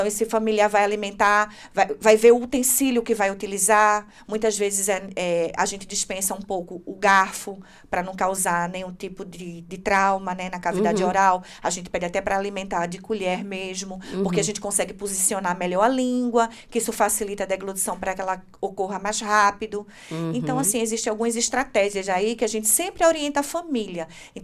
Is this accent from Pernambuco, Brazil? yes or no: yes; Recife, Pernambuco, Brazil; eu sou de uma região do Nordeste, do Brasil, que é o Recife, Pernambuco.